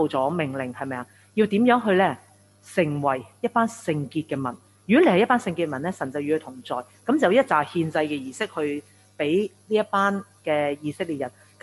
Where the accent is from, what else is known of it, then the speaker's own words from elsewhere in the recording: Hong Kong; 而家要揾個人，我哋香港人肯夠膽劏只雞嘅